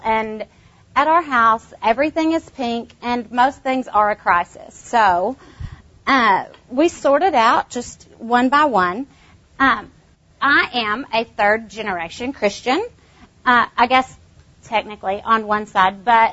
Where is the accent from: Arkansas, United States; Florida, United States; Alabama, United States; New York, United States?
Arkansas, United States; Little Rock; I am from Little Rock, Arkansas. So not too terribly far from Tulsa.